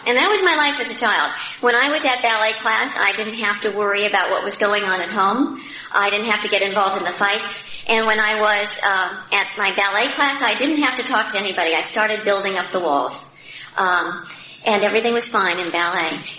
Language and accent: English; Cleveland, Ohio, United States; born there; And my parents were very old world. I was born in Cleveland, and that was another one of my problems. If you came from Cleveland, you'd have my problems, too.